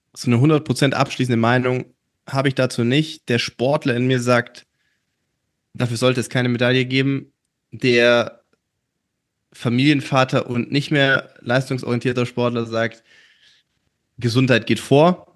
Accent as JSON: {"language": "German", "region": "Baden-Württemberg", "country": "Germany", "said": "Immer noch schwäbisches, familiengeführtes Unternehmen aus meiner Heimat."}